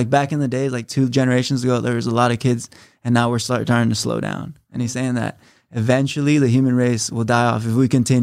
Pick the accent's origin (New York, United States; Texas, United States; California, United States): California, United States; Temecula; I grew up in Temecula